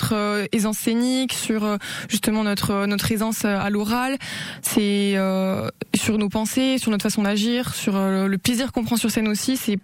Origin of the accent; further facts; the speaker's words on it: Nouvelle-Aquitaine, France; accent: southern; ils entendent mon accent, ils me disent « Oh, tu viens du Sud, toi ?» Je dis « Ouais, je viens du Pays Basque. » Et j'en suis trop contente que les gens reconnaissent mon accent.